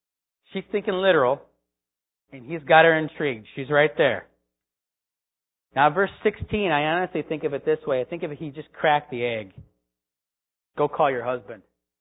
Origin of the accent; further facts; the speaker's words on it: Illinois, United States; Now, anybody from Illinois? Okay, I'm from Illinois.